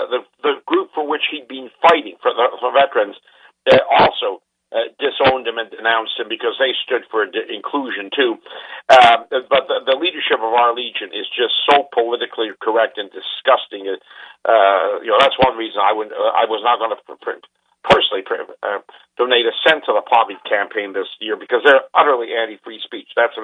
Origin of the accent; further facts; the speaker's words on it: Canada; But the most shameful thing in all of this, as a Canadian, is to see the way he was betrayed.